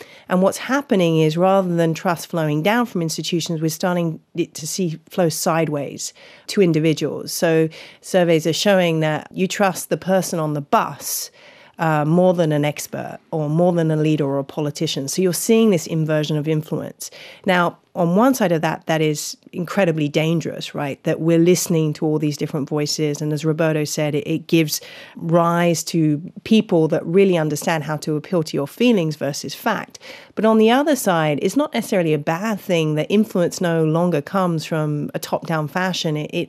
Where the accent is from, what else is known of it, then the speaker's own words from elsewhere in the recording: London, United Kingdom; also born or lived in United States; I came from London. I now live here.